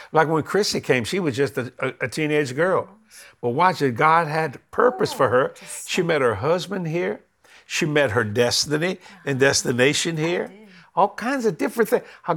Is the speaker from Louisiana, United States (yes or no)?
yes; New Orleans, Louisiana, United States; We are New Orleans people, West Bank, because I was born in Algiers and mom and them was raised up in Westwood, which is the West Bank of New Orleans.